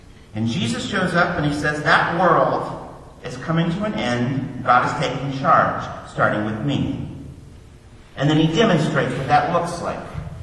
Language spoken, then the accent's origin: English; Kansas City, Missouri, United States; I've been in Baptist churches. I grew up in Kansas City, Missouri.